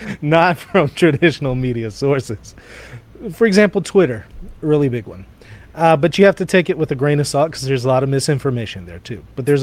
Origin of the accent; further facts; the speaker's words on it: Israel; I grew up in Israel, son of Christian Zionist missionaries in Jerusalem.